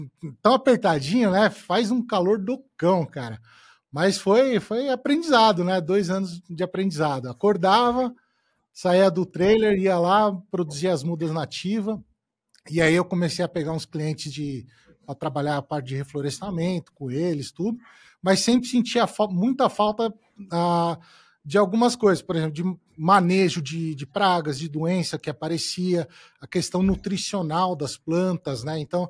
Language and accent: Portuguese; São Paulo, Brazil; Eu sou de São Paulo, né? A minha família vem do agro, só que de gerações distantes, né? Eu fui criado em São Paulo, tudo